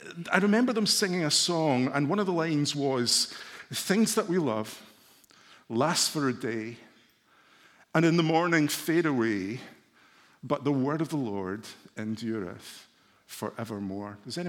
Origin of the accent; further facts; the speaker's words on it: Glasgow, Scotland, United Kingdom; I was brought up in Glasgow in a church where I had aunties and uncles and cousins.